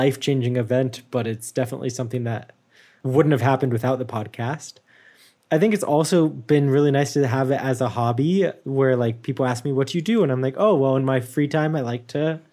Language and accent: English; United States; It's just, I'm very American still.